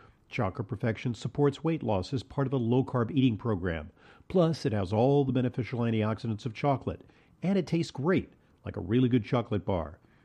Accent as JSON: {"language": "English", "region": "New York", "country": "United States", "tie": "born or raised there", "said": "unfortunately, in my home state of New York"}